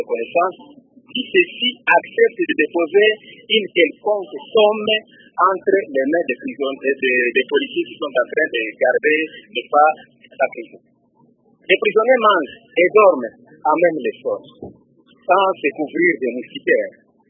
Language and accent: French; Kongolo, Tanganyika, DR Congo; en particulier ici chez nous à Kongolo